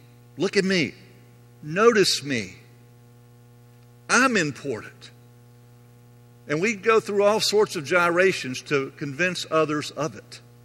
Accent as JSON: {"language": "English", "town": "Louisville", "region": "Kentucky", "country": "United States", "tie": "born there", "said": "it is a pleasure for me to be back in Kentucky again. I told you before, I was born in Louisville."}